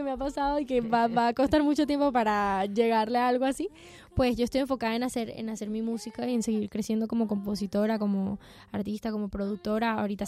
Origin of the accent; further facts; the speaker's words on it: Venezuela; compatriota mío, también amigo.